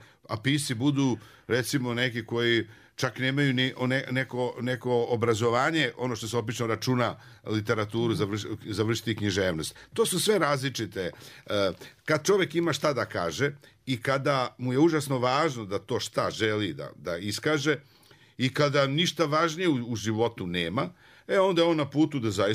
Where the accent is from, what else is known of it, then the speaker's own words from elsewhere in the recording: Pula, Istria County, Croatia; also born or lived in Belgrade; Moj otac je bio mornarički oficir i tamo negde 58. u jesen 58. godine smo se mi iz Beograda, gdje sam rođen, preselili u Pulu. Ja sam imao 5 godina i odrastao sam. Dakle, mene je taj grad formirao.